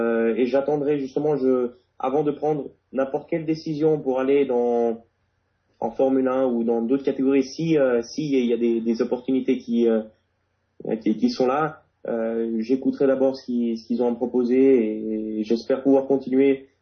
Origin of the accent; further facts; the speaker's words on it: Geneva, Switzerland; Je suis né à Genève, j'ai vécu toute ma vie là-bas et je vis encore actuellement à Genève, mais je ne suis pas suisse. Je suis français-italien, résident à Genève en fait.